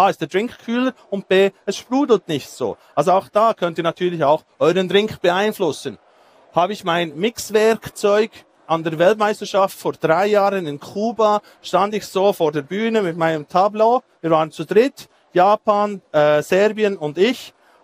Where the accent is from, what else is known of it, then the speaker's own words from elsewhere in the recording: Thun, Bern, Switzerland; Ich komme aus Thun. Thun ist für die, die es nicht wissen, etwa so, ich würde jetzt mal sagen, in diese Richtung. Es hat da Berge und Seen.